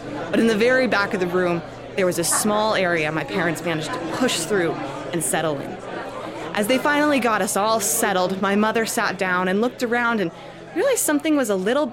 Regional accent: Phoenix, Arizona, United States; I'm from Phoenix, Arizona, and I'm a professional storyteller.

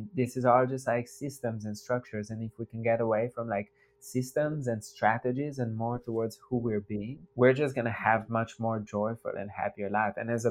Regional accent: Slovenia; English is a second language; I was born and raised in Slovenia, and there's just kind of like a natural way of being

